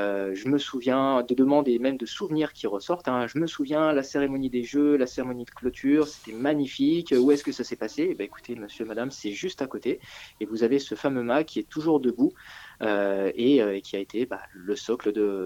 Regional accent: Albertville, Auvergne-Rhône-Alpes, France; Moi, j'ai 32 ans à l'heure actuelle, donc je suis natif d'Albertville.

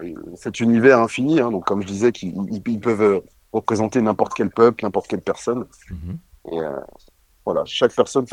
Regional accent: Île-de-France, France; comme j'ai grandi en Île-de-France, j'ai rencontré des gens de divers univers.

